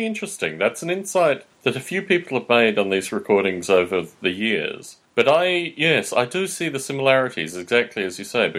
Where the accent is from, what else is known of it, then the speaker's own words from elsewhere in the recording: Australia; also born or lived in United Kingdom; now in United States; aside from being Australian and now living in the US, I spent 4 years in the UK, and it was, my wife as well, it was some of the nicest time we've spent anywhere.